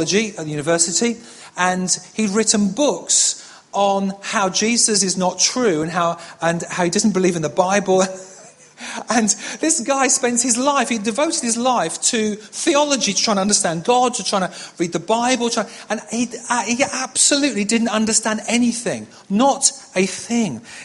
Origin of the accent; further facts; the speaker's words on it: Yorkshire and the Humber, United Kingdom; I come from Yorkshire, so he's one of my favourites.